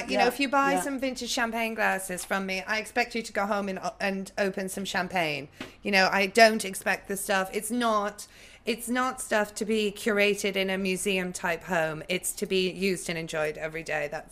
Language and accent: English; New York, United States; born there; also born or lived in Northumberland; My father's Sicilian-American, and I was born in New York.